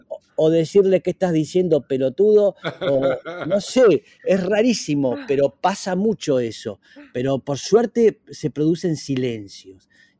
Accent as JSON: {"language": "Spanish", "town": "San Isidro", "region": "Buenos Aires Province", "country": "Argentina", "tie": "born there", "said": "Imagínate, yo nací en San Isidro, en las Lomas de San Isidro, y ellos vivían en Villa de Lina."}